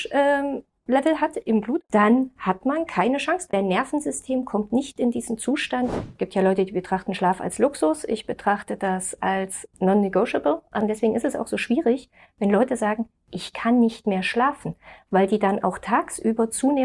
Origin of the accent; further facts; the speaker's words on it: Jena, Thuringia, Germany; Also ich bin ja aus Jena